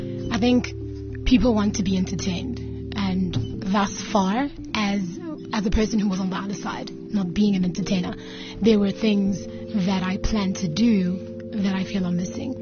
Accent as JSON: {"language": "English", "region": "Gauteng", "country": "South Africa", "said": "I come from the East Rand, that's where I stay."}